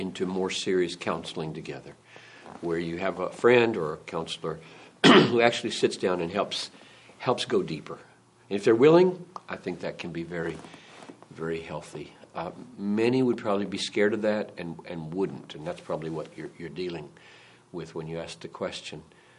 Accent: United States; I'm an American, right?

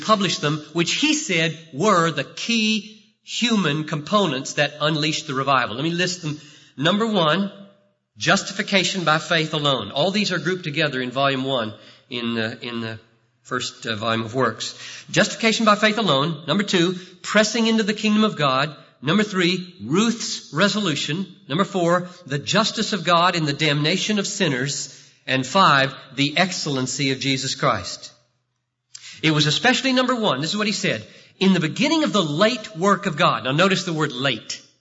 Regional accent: the South, United States; I grew up in the South.

